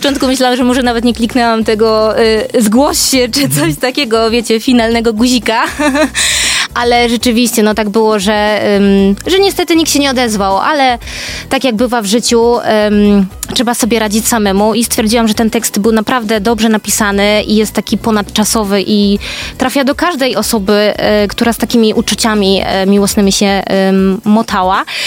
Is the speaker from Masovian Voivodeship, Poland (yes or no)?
no; Gdynia, Pomeranian Voivodeship, Poland; born there; Tak, rzeczywiście, bo jestem urodzoną gdynianką i tego się nie wstydzę.